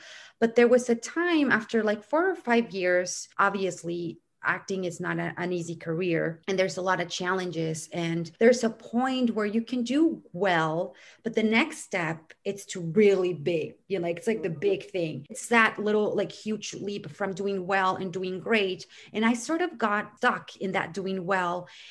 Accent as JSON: {"language": "English", "town": "Guadalajara", "region": "Jalisco", "country": "Mexico", "tie": "born or raised there", "lives_now": "Los Angeles, United States", "said": "I moved in from Guadalajara, which is in Mexico, where I was born and raised. But I moved here because I wanted to pursue a career in acting. At that time, the best idea of seemed to be LA."}